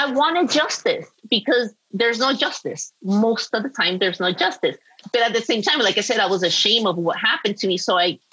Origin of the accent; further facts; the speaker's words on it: United States; And I'm like, wait, but I'm an American, you know, and you hear as a little girl, like the American dream